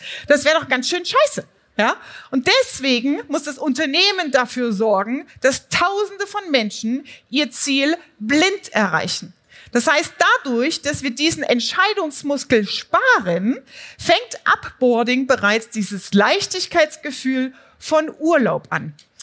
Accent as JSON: {"language": "German", "region": "Thuringia", "country": "Germany", "tie": "born or raised there", "said": "In einem kleinen Dorf in Thüringen, aufgewachsen damals in der DDR, zwischen Stallung und Feldern, keine Akademikerfamilie"}